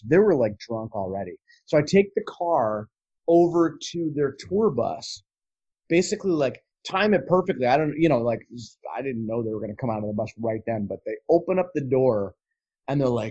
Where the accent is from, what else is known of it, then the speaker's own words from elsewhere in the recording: Princeton, New Jersey, United States; I grew up in Princeton, New Jersey. So like, if you were into thermonuclear dynamics, like, it was happening. But, you know, if you were a teenage kid, it was super fucking boring.